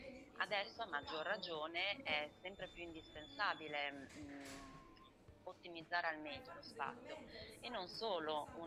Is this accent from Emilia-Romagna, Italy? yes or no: yes; Bologna, Emilia-Romagna, Italy; now in Sardinia, Italy; Io poi non sono sarda di origine, sono bolognese di origine e sono capitata per motivi personali in Sardegna